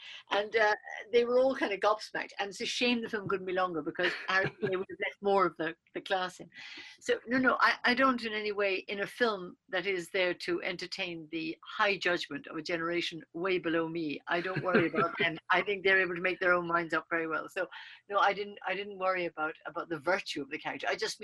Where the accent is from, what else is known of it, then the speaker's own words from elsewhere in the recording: Cork, Munster, Ireland; You know, I was brought up in Cork